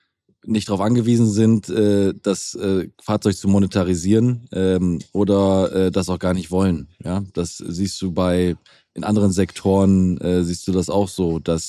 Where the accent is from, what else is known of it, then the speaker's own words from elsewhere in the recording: Wellingholzhausen, Lower Saxony, Germany; sehe das in Niedersachsen auf dem Land als Beispiel. Da gibt es auf dem Dorf in Wellingholzhausen, da wo ich herkomme